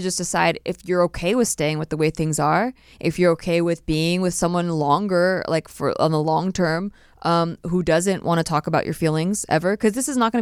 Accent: the South, United States; I'm originally from the South, and people get married a lot earlier there

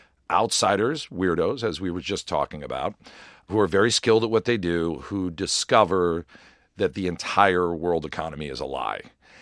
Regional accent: Worcester, Massachusetts, United States; also born or lived in Philadelphia area; We lived in Worcester, Massachusetts, pretty tough area of Worcester. And then outside Philadelphia, ended up going to Temple University.

